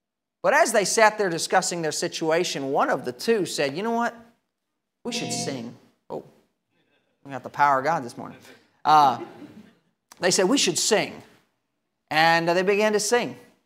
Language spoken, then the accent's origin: English; New Zealand; Now, I grew up in New Zealand, And the little country of New Zealand is located on a fault line.